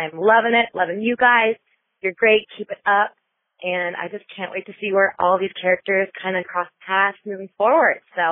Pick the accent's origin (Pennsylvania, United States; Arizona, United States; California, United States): California, United States; Newport Beach; I am from Newport Beach, California.